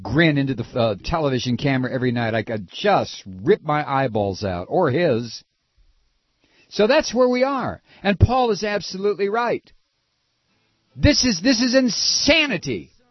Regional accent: Toledo, Ohio, United States; there was a time when I grew up in Toledo, Ohio, one person working in the family, usually the husband, working in the auto industry in the feeder factories

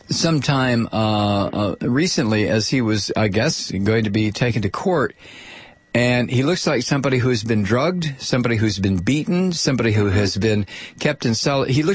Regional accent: Toledo, Ohio, United States; moved away; Yeah, I was long gone from Toledo by 68, but no, that's my hometown.

